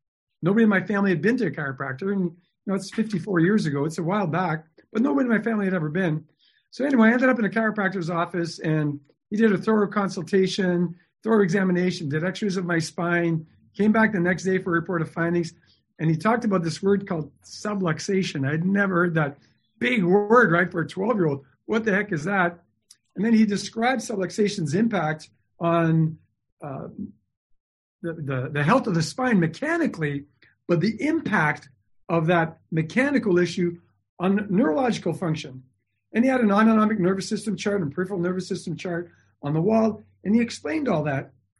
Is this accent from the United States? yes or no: no; Timmins, Ontario, Canada; also born or lived in Toronto; Okay, so I'm from Canada. I'm from a little town in northern Canada called Timmins, Ontario.